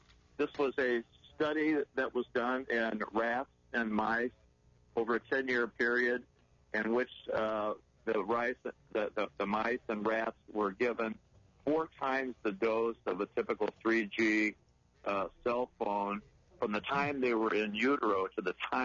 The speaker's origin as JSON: {"language": "English", "town": "Belleville", "region": "Illinois", "country": "United States", "said": "I'm from Belleville, Illinois."}